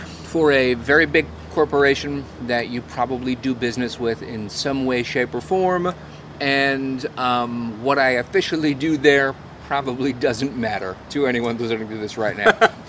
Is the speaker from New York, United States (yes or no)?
yes; New York, United States; I grew up on Long Island. I grew up about 20 minutes from